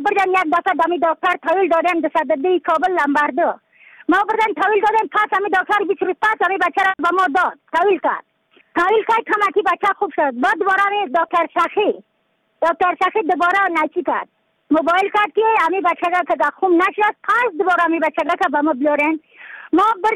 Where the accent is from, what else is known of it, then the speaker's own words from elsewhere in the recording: Badakhshan, Afghanistan; از بدخشان هستم، مرکز بدخشان، ولسوالی اتل پایان، قریه وین.